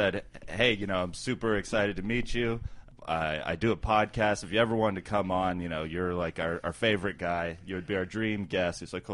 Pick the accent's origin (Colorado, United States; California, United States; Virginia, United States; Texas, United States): Colorado, United States; Denver; I'm from Denver, but I'm not Chauncey.